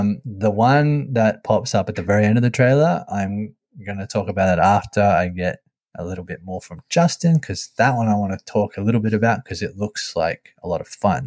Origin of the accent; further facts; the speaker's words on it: Australia; I'm an Australian